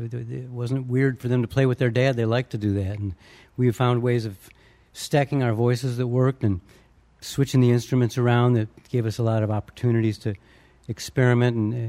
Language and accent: English; Chicago, Illinois, United States; also born or lived in Kansas; Well, I was born in Chicago in 1954, and we moved to Kansas almost immediately, and I was there till about 1960. And so I learned, my first memories are of Kansas. And then we went to Chicago, and I went to through grade school and high school in the Chicago area.